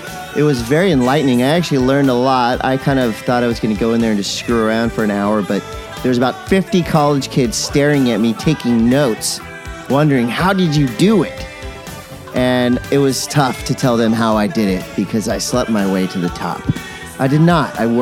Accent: Encinitas, California, United States; So I'm from Encinitas. Three of the skaters inducted in the Hall of Fame were from Encinitas.

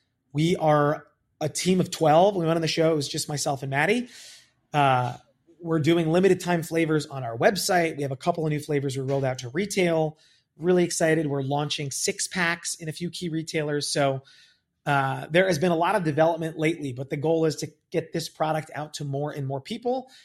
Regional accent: New York, United States; I grew up in New York, so maybe I speak my mind more often than I should.

